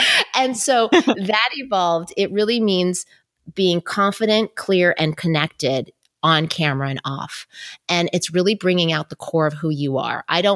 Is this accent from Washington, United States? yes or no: no; Los Angeles, California, United States; now in San Diego, United States; And I just worked my way up to back to my hometown of Los Angeles and became a news anchor and reporter. And then I moved to San Diego to anchor the morning show.